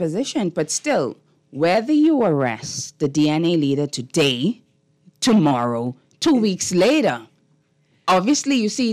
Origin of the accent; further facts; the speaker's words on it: Nassau, New Providence, Bahamas; I'm from Bain and Grandstand.